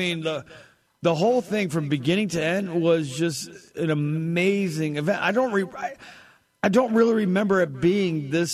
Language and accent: English; California, United States; I'm originally from California. Train me all the way back.